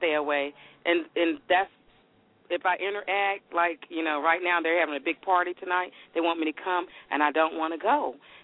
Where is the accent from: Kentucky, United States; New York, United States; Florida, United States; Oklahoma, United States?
Florida, United States; That sounds like my hometown from Florida.